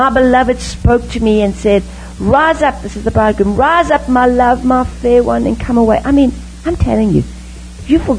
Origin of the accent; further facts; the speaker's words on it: South Africa; You know, I grew up in South Africa. That's why I speak a little differently. And we speak two languages in South Africa.